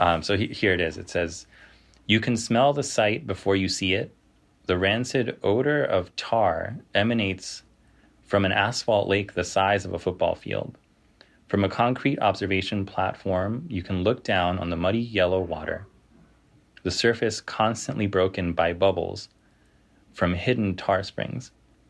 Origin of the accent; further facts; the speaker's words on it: Pacoima, California, United States; I grew up here. I grew up in Pacoima in the San Fernando Valley.